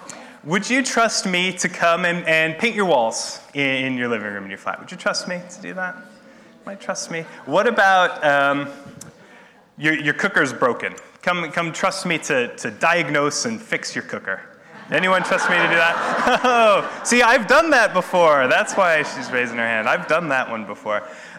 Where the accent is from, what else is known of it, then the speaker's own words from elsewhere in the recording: New Mexico, United States; I'm American, and we don't have them in the west of America. I think on the East Coast, we still have radiators and things like that. I'm from New Mexico.